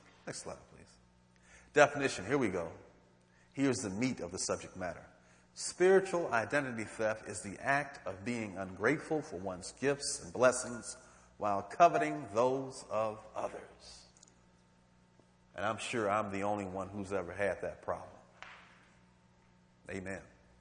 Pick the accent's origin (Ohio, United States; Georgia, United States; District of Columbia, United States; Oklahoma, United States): Ohio, United States; Cleveland; I grew up on Miles Avenue in Cleveland, Ohio. And that part of town was known for car thieves.